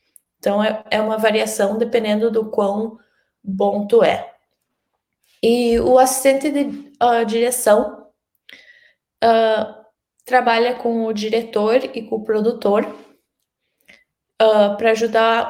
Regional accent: Santo Ângelo, Rio Grande do Sul, Brazil; now in Los Angeles, United States; sou de Santo Ângelo. Hoje eu moro em Los Angeles, cidade irmã de Santo Ângelo, e eu faço cinema.

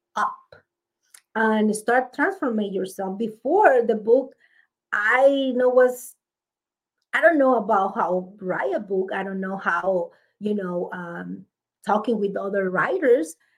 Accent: Mexico; English is a second language; moved away as an adult; now in United States; I grew up in Mexico for 27 years. And then I'm 27 years old, you know, I migrate to the United States. And now it's all this time here.

